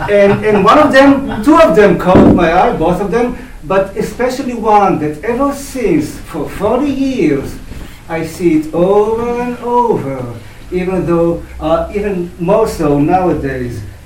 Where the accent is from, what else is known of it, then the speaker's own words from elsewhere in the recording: Israel; When I was 18 years old, I grew up in Israel